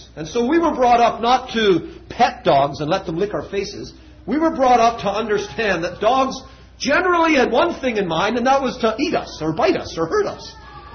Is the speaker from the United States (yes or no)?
no; Trinidad & Tobago; When I was a boy, we grew up in Trinidad. And when my parents lived in a little village called Orangefield Road